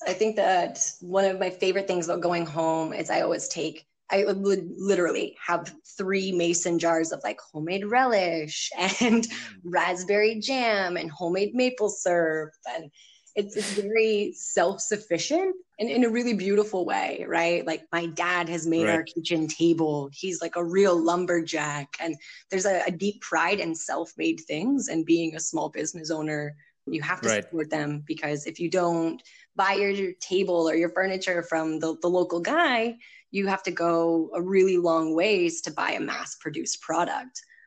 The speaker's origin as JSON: {"language": "English", "town": "Ashland", "region": "Maine", "country": "United States", "said": "I'm from Ashland. So it's a suburb of Presque Isle, which is then very difficult to spell."}